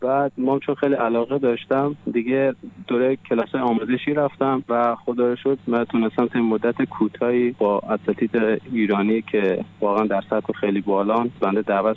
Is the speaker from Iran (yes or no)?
no; Afghanistan; من میگم که من افغان هستم